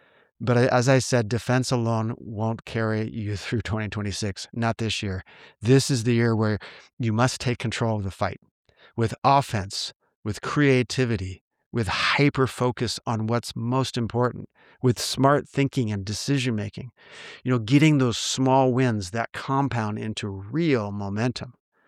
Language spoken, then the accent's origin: English; Santa Clara, California, United States; That will be held on February 8th at Levi's Stadium in my hometown in Santa Clara.